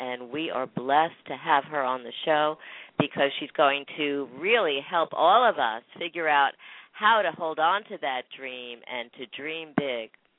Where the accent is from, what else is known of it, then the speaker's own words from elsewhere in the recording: New York, United States; accent: New York; And I'm originally from New York, too, so my New York accent shows, huh?